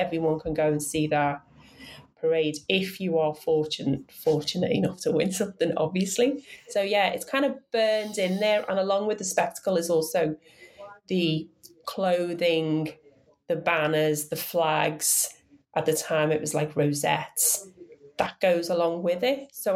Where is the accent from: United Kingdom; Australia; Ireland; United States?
United Kingdom; Liverpool, North West England; I'm not from North Liverpool, where Anfield is. I'm from South Liverpool, so Wavertree. So it's like Smithdown Road, which is kind of an iconic road.